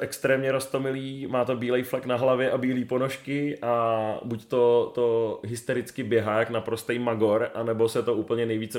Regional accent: Prague, Czechia; původně jsem z Řep, kde pracuji a předtím jsem bydlel, tak jsem jezdil do Hloubětína za mojí drahou polovičkou

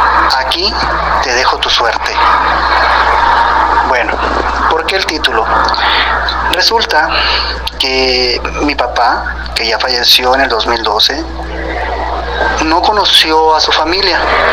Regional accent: La Paz, Baja California Sur, Mexico; Soy de La Paz, Baja California Sur, México. El bello puerto de La Paz, hermosa ciudad.

